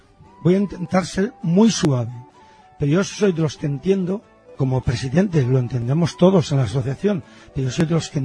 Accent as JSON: {"language": "Spanish", "town": "Valencia", "region": "Valencian Community", "country": "Spain"}